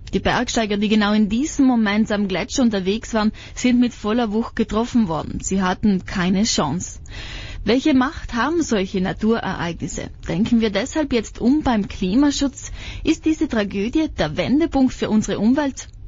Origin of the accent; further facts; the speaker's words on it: Trentino-Alto Adige, Italy; Bei uns in Südtirol haben zum Beispiel die Gemeinden diese Möglichkeiten.